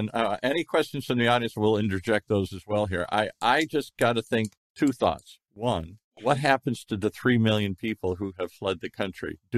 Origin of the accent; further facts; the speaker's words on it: United States; I'm an American.